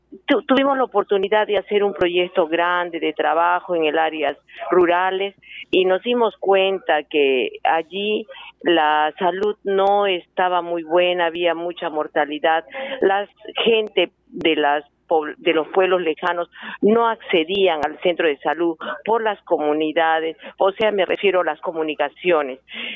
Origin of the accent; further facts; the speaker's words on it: Arequipa, Peru; now in Cusco, Peru; Yo estudié en la ciudad de Arequipa, soy arequipeña y me gradué en la Universidad de San Agustín.